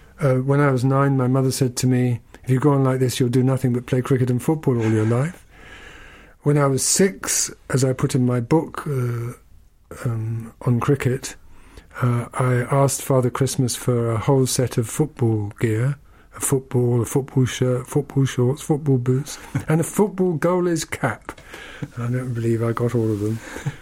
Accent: London, United Kingdom; born there; I was born in London and, first of all, in the middle of the war

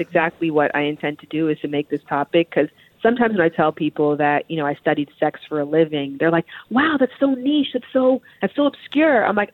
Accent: Toronto, Ontario, Canada; I'm from Toronto, Canada. So I've never heard in my life that my accent is incredible.

